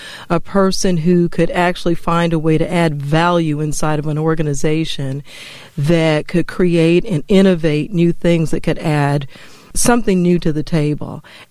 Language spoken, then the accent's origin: English; Denver, Colorado, United States; moved away as an adult; now in Atlanta, United States; I grew up in Denver, Colorado. I realized that I wanted a different kind of experience for myself.